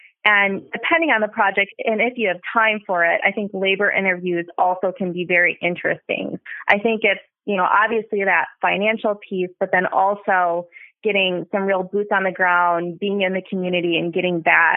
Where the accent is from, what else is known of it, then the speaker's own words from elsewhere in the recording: Minnesota, United States; now in Nashville, United States; One thing that people probably do know is that I am from Minnesota, but I hate the cold, and that's how I ended up in Nashville.